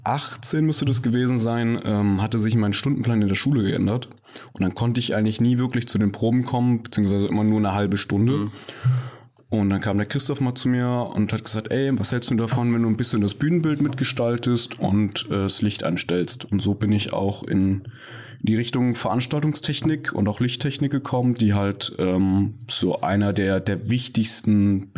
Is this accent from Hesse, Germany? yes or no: yes; Fulda, Hesse, Germany; Ich bin gebürtiger Fulderer. Ich bin im Herz-Jesu-Krankenhaus geboren und seitdem war ich auch nie weg.